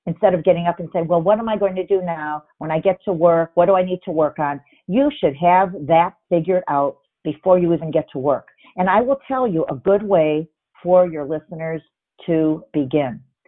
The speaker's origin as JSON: {"language": "English", "region": "Midwest", "country": "United States", "lives_now": "New York, United States", "said": "My goal was to move to New York, and I'm from the Midwest."}